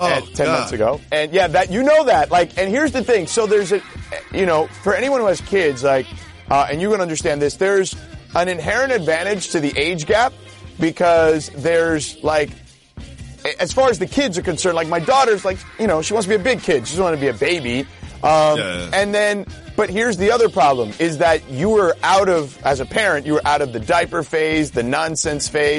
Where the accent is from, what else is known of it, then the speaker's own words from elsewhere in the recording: Miami, Florida, United States; because Miami in August is, as much as I love my hometown, it's the worst time to be there